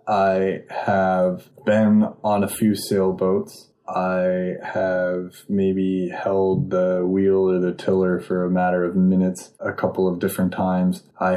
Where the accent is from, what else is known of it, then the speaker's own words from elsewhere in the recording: San Diego, California, United States; I grew up in San Diego. Everybody surfs.